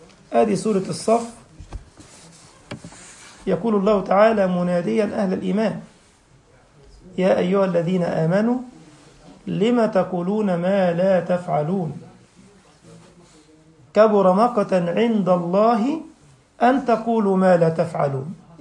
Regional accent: Egypt; سميه بطيخ عندنا في مصر، انتوا بتسموه دلاح في بلاد المغرب

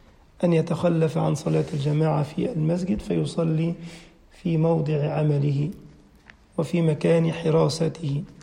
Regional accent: Egypt; وجدنا ان الكثير من الاكلات لها اسم عندنا في مصر وعندكم باسماء مختلفة

